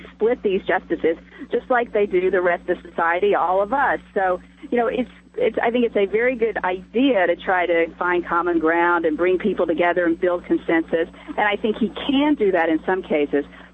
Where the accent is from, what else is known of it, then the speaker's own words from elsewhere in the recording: Alabama, United States; I grew up in Alabama. I'm a huge fan of the Tide.